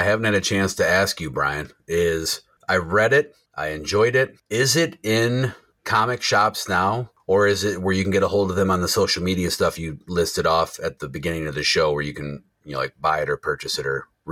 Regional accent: Jackson, Michigan, United States; It's in my hometown here at Jackson, Michigan.

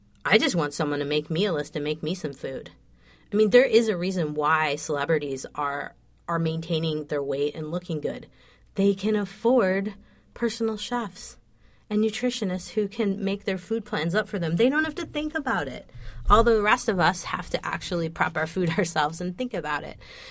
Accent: Midwest, United States; I grew up in the Midwest.

